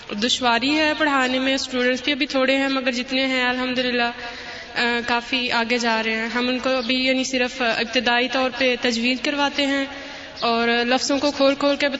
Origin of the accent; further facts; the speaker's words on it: Punjab, Pakistan; ہم لوگ پڑوپیاں گاؤں سے آئے ہیں، فیصل آباد کا سب سے آخری گاؤں ہے، اور یہاں سے کافی دور ہے.